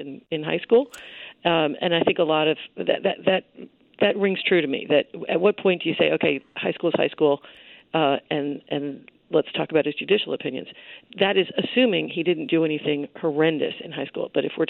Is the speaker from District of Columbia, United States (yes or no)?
yes; Washington, District of Columbia, United States; I grew up here in Washington, mm-hmm. in Catholic high school, but on the Virginia side